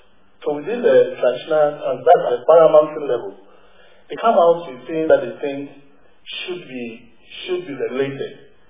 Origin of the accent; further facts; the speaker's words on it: Accra, Greater Accra, Ghana; English is a second language; I am a Ghana, I come from Accra.